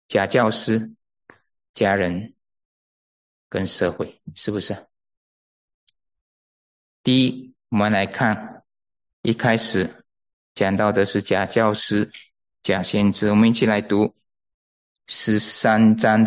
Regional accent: Malaysia; moved away; 我是从马来西亚来的，马来西亚是个回教国家啊，是个回教国家。

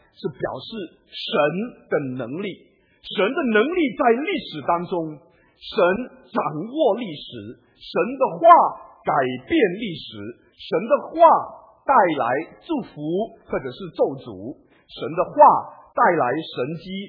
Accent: China; 我们中国人也在寻找道

